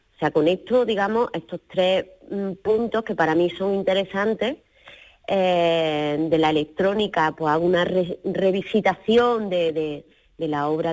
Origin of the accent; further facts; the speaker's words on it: Andalusia, Spain; ya que soy cordobesa